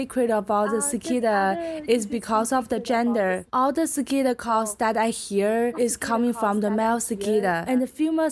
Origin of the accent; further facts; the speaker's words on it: China; English is a second language; Like instead, they rain a lot in the winter, which is really totally different in China. Because in my hometown city, in the winter, they never rain or snows.